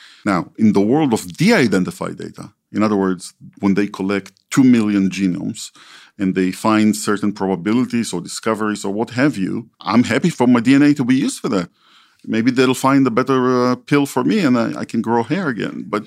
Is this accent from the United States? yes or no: no; Israel; When I was growing up in Israel